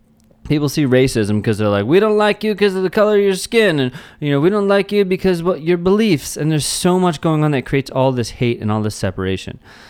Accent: Pennsylvania, United States; You know, I grew up outside of Philly.

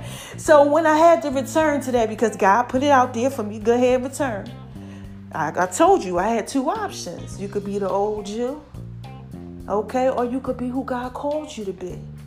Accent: New Jersey, United States; now in Georgia, United States; when I came from New Jersey to Georgia, almost 6 years ago.

